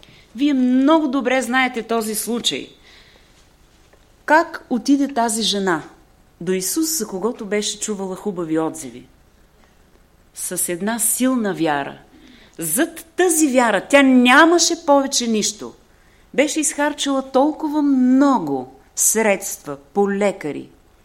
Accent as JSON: {"language": "Bulgarian", "town": "Silistra", "region": "Silistra Province", "country": "Bulgaria", "said": "Разбрахте, от Силистра съм"}